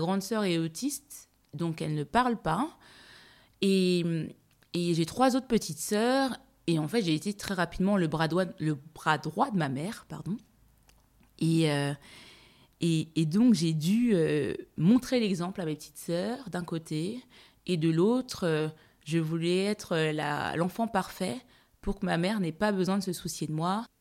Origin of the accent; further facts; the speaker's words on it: Strasbourg, Grand Est, France; born there; je suis née en 1989 à Strasbourg, fin des années 80, dans un milieu, dans une cité qui, certes très heureuse, mais dans une enfance assez... dans un environnement, pardon, assez modeste.